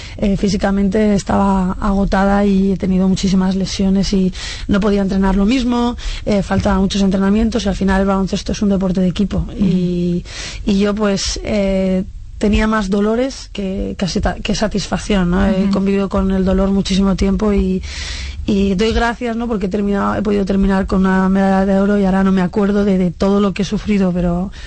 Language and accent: Spanish; Alcobendas, Community of Madrid, Spain; Empecé haciendo atletismo allí, pero sí, es verdad, soy de Alcobendas. Mi familia, no recuerdan, mis abuelos míos son de Alcobendas de los pocos, ¿no?, de que han nacido allí